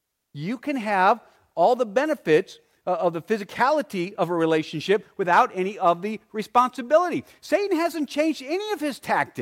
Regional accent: Arizona, United States; But I can tell you, I grew up in Arizona, and just to walk out, to take the dog for a walk, I could run into a rattlesnake.

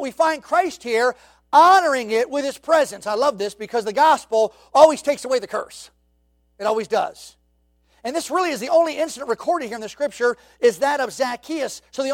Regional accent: Baltimore, Maryland, United States; I was raised in Baltimore. Anybody's ever been to Baltimore? Okay, that's not a safe place to be. Certain places in Baltimore you don't want to visit.

